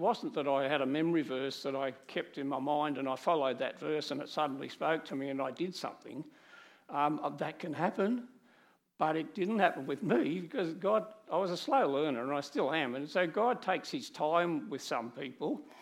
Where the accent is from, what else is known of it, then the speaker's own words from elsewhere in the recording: Newcastle, New South Wales, Australia; also born or lived in Sydney; I moved from Newcastle, where I had grown up, to Sydney.